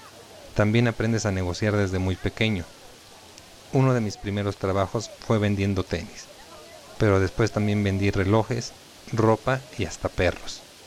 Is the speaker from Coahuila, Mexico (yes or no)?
no; Mexico City, Mexico; Lo que sí puedo decir es que soy del barrio de Tepito, uno de los barrios más antiguos y bravos de la Ciudad de México.